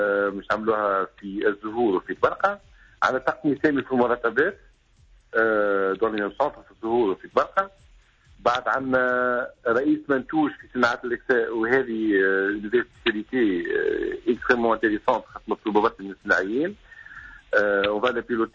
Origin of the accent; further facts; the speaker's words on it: Tunisia; عندنا في تونس